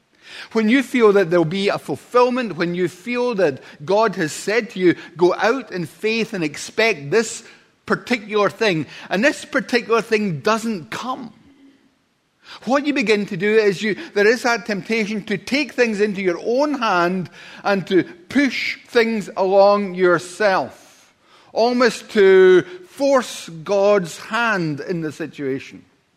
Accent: Paisley, Scotland, United Kingdom; we used to play in the council estate that I grew up in Paisley.

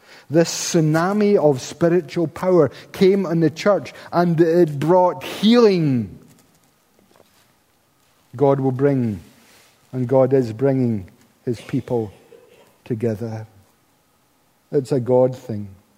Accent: Paisley, Scotland, United Kingdom; In the school, when I was growing up in Paisley, I was subject to the humiliation that most West of Scotland boys were.

